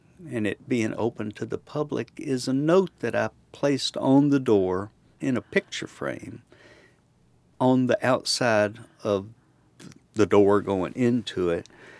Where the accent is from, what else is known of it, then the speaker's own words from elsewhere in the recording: Chattanooga, Tennessee, United States; I grew up in Chattanooga. My dad was an independent businessman, ran a dry cleaning business he started right after World War II.